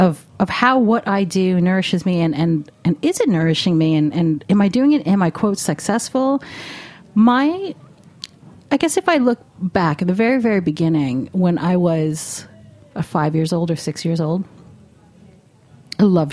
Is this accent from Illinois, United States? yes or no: no; New York, United States; I grew up in New York City and went to most of my years Catholic schools.